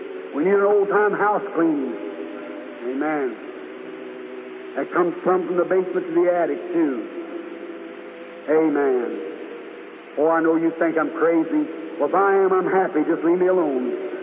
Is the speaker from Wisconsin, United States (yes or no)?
no; Jeffersonville, Indiana, United States; I'm from Jeffersonville.